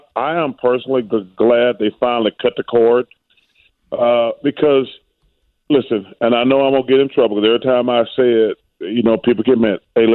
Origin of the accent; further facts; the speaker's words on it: Alabama, United States; growing up in Alabama and when I went down for my visit